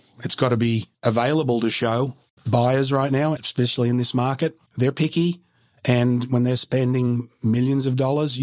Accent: Sydney, New South Wales, Australia; I'm from Sydney.

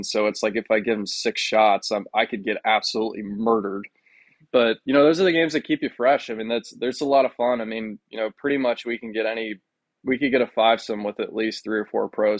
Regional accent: San Francisco, California, United States; born there; Yeah, you know, it's funny because I was born in San Francisco.

